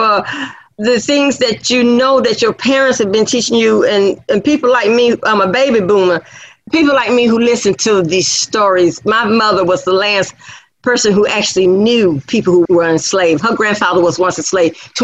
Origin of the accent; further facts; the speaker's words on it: Georgia, United States; see, I grew up in Walker County. My daddy's family came out of enslavement in Walker County, we believe, Walker, Catoosa County area there, right there on that line there.